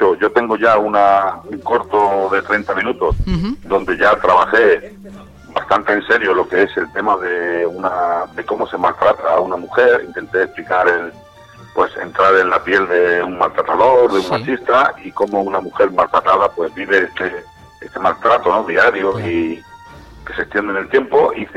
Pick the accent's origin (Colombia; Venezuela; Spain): Spain; Linares, Andalusia; moved away as an adult; now in Seville, Spain; yo nací en Linares y me crié allí, estudié allí. Y luego ya pues me marché fuera de Linares a trabajar a Sevilla y bueno, y la verdad es que por aquí sigo, por las tierras sevillanas.